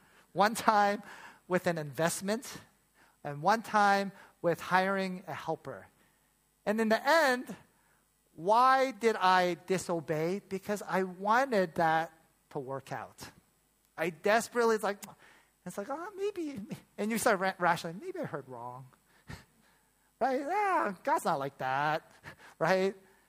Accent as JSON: {"language": "English", "town": "Toronto", "region": "Ontario", "country": "Canada", "tie": "born or raised there", "lives_now": "Hong Kong", "said": "growing up in Toronto, I had experienced this like getting robbed, getting threatened to be beat up."}